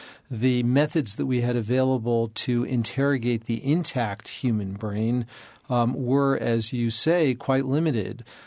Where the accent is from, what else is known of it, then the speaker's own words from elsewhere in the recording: Brooklyn, New York, United States; a hospital not far from where I grew up in Brooklyn, New York.